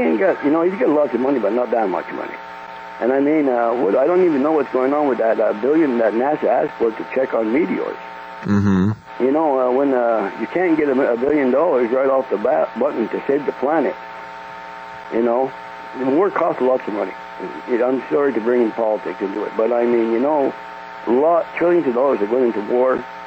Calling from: Quebec, Canada; again from Quebec.

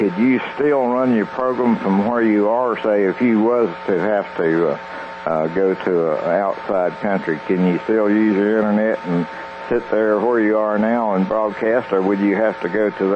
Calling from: North Carolina, United States; Hi, Kevin. … in North Carolina.

